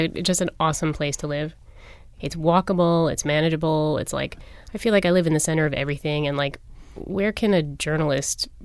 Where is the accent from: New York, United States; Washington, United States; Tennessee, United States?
New York, United States; now in Philadelphia, United States; I'm actually a New York native.